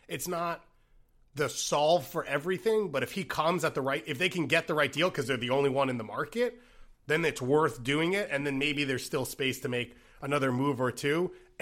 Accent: New York, United States; I wouldn't choose to be in Texas because I'm from New York and it's like the antithesis of everything I would do.

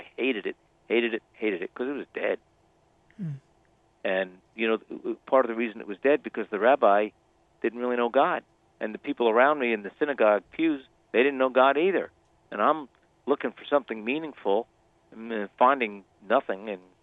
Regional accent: Reading, Pennsylvania, United States; Well, I'm born and raised in Reading, Pennsylvania.

